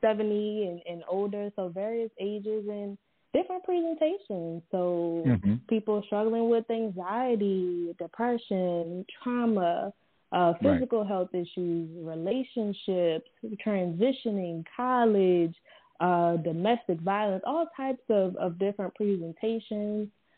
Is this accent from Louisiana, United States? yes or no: yes; New Orleans, Louisiana, United States; So I am from New Orleans, Louisiana. You may hear my accent come out a little bit during this conversation.